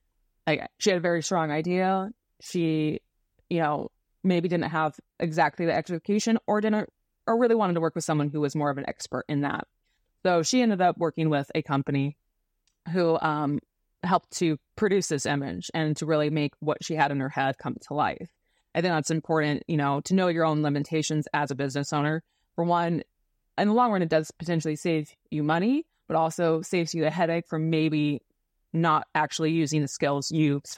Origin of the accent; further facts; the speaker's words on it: Oregon, United States; I'm from Oregon, and I had never really heard that very much.